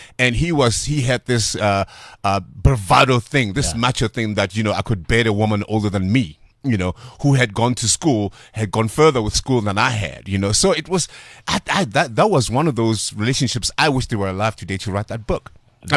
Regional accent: Atteridgeville, Gauteng, South Africa; I come from Atrisville, an area called Matevili

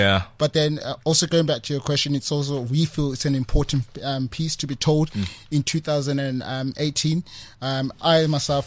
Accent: South Africa; as a human being, as a South African young man as well at the same time.

